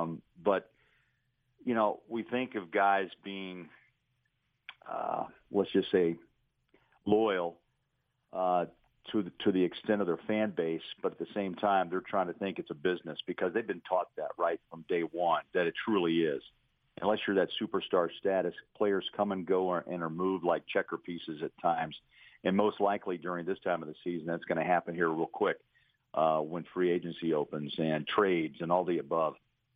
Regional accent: Missouri, United States; one of the epicenters is really kind of my hometown, right outside Springfield, Missouri

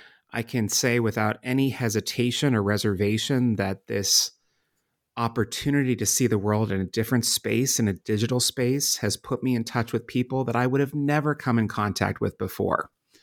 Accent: Pennsylvania, United States; the population in the center of Pennsylvania, my home state, would be whiter, older, poorer

